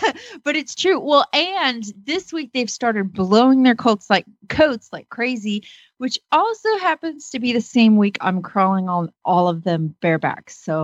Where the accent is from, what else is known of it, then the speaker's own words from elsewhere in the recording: Kemp, Texas, United States; from Kemp, Texas